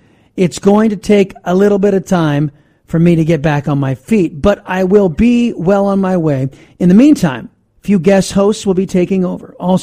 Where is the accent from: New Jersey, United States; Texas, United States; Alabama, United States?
Texas, United States; let me tell you a story about what's going on in my home state of Texas.